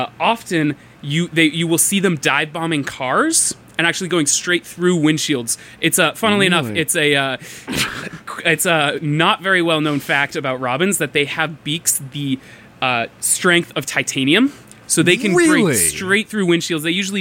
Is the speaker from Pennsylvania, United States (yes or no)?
no; New York, United States; Yeah, I grew up in New York, but...